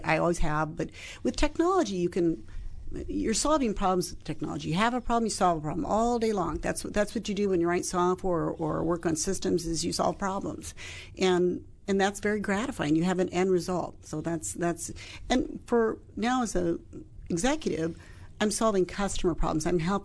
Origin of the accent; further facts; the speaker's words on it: Omaha, Nebraska, United States; Omaha, Nebraska.